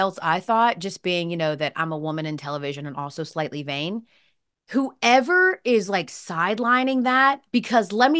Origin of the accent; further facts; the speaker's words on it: Atlanta, Georgia, United States; When I was living in Atlanta, of course I'm from Atlanta